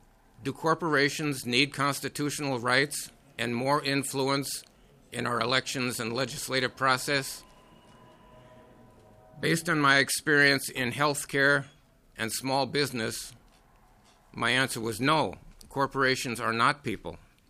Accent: Minnesota, United States; I was born in Minnesota, educated in Minnesota public schools.

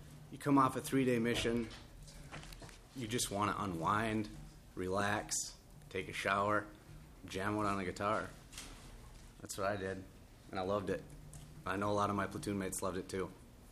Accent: Fergus Falls, Minnesota, United States; from Fergus Falls, Minnesota.

